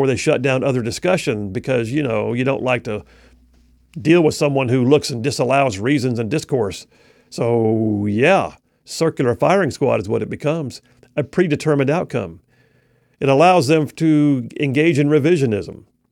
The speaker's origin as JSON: {"language": "English", "country": "United States", "said": "I'm an American, but I've got a right and an ability to form an opinion about foreign policy."}